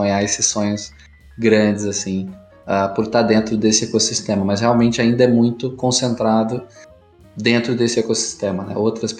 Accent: Bahia, Brazil; now in São Carlos, Brazil; faço ciência da computação aqui na USP de São Carlos. Sou do interior da Bahia, mas vim para cá para fazer o sonho de fazer USP.

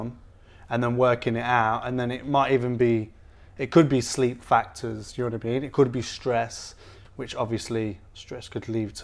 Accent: Leicester, East Midlands, United Kingdom; moved away as an adult; now in Australia; Well, I'm a British lad from a city called Leicester. Proud. And I've come over to Australia, as we all do.

